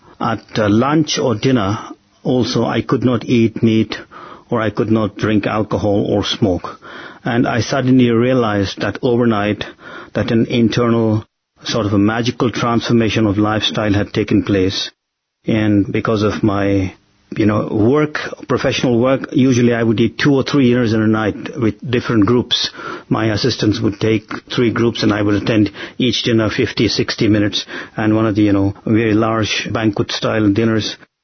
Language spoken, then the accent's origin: English; India; Because though I was born as an Indian, I had no opportunity to study about India and its glory.